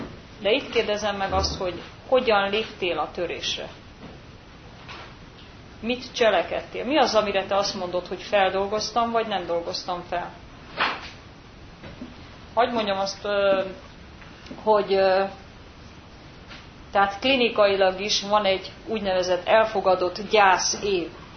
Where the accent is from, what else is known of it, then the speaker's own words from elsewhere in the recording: Budapest, Hungary; hát bár pesti gyerek vagyok